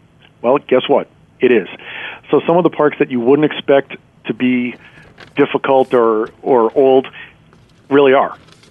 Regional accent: Boston, Massachusetts, United States; and I'm from Boston, so when he talked about Fenway Park, it hit home.

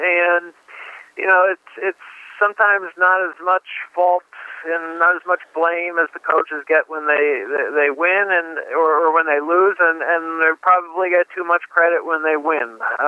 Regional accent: New Jersey, United States; Growing up in New Jersey, 40 minutes away from the Meadowlands

